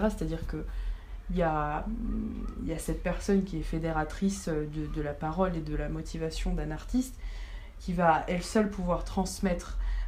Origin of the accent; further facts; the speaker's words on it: Nice, Provence-Alpes-Côte d'Azur, France; Moi je suis du sud, je suis niçoise, hein, donc.